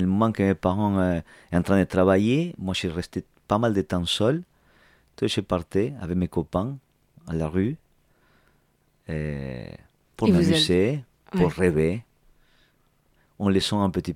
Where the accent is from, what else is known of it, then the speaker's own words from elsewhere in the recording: La Plata, Buenos Aires Province, Argentina; born there; French is a second language; Je suis né à La Plata, la capitale de la province de Buenos Aires. Et j'ai commencé mon cours là-bas, à l'université. Et c'est une ville qui est à 60 km de la capitale fédérale, que c'est Buenos Aires